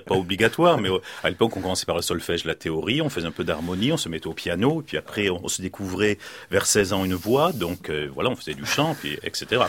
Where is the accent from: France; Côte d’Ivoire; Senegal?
France; Marseille, Provence-Alpes-Côte d'Azur; born there; Ah oui, je suis né à Marseille, mes parents, ouais. Oui, 4 générations.